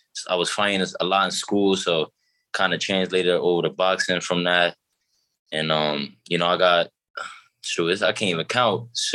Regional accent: New York City, New York, United States; now in California, United States; As y'all know, I'm from the Bronx, born and raised, came out here in California, staying out here for now.

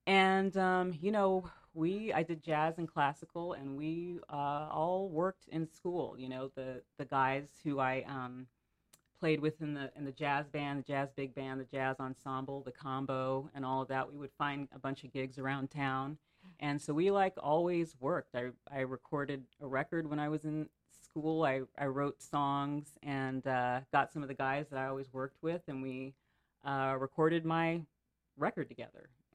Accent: Rialto, California, United States; I grew up in Rialto, California. The school was called Bloomington Christian.

